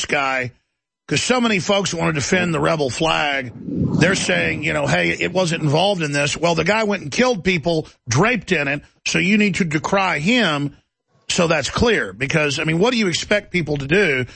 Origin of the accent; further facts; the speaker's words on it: Texas, United States; I'm from Texas. Texas was part of this whole Southern movement.